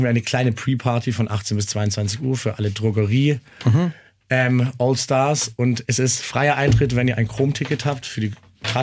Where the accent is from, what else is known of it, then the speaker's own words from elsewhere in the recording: Stuttgart, Baden-Württemberg, Germany; moved away as an adult; now in Vienna, Austria; Ja, ich war auch aus Stuttgart.